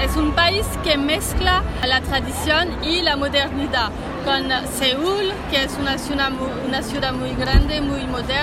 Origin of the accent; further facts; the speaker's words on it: France; Spanish is a second language; Yo soy francesa.